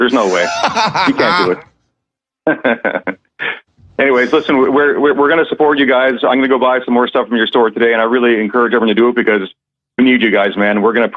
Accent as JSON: {"language": "English", "country": "Canada", "said": "I'm a Canadian."}